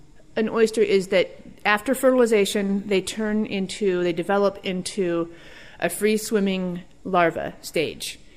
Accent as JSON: {"language": "English", "town": "Edna Bay", "region": "Alaska", "country": "United States", "tie": "born or raised there", "said": "I grew up in Edna Bay."}